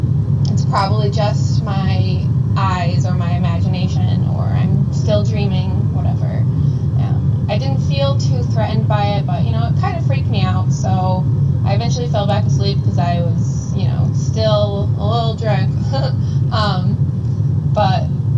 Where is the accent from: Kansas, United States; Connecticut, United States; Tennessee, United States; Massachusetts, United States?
Connecticut, United States; So I'm 22. I'm from Connecticut.